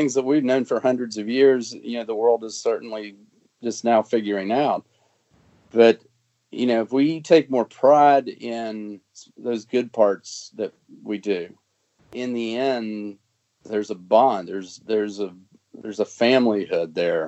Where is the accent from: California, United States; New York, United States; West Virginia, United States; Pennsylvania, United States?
West Virginia, United States; Well, if I'm from West Virginia, it means as much as that or more.